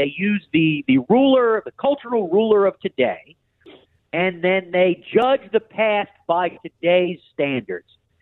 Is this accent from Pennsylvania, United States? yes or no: yes; Philadelphia, Pennsylvania, United States; I'm from Philadelphia. I'm sure the audience can hear that.